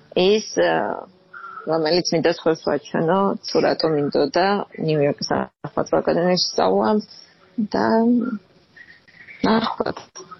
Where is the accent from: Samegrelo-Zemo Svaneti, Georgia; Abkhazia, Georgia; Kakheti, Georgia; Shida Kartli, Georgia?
Abkhazia, Georgia; Gagra; born there; იმიტომ რომ მე იქ დავიბადე